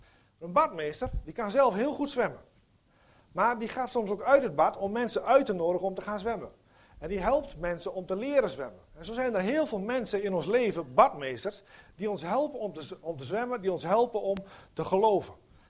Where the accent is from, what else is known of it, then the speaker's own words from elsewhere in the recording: Overijssel, Netherlands; Ik kom uit Overijssel, hè?